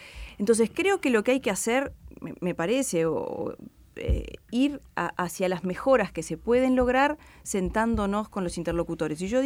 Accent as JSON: {"language": "Spanish", "country": "Uruguay", "said": "Con mucha preocupación como uruguaya, como ciudadana, como legisladora"}